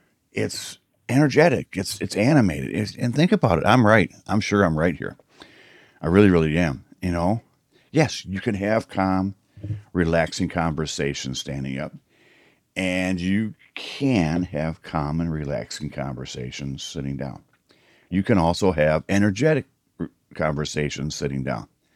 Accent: Michigan, United States; Where I grew up in Michigan, The weather was good.

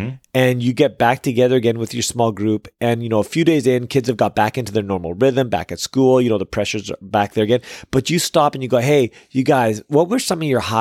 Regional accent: Toronto, Ontario, Canada; Yeah, we are from Toronto, live in Toronto, bro.

